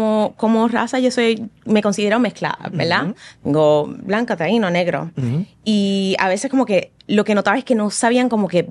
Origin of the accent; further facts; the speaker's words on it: Puerto Rico; accent: Puerto Rican; A mí me hacían bullying por mi acento, por la mancha de plátano puertorriqueña.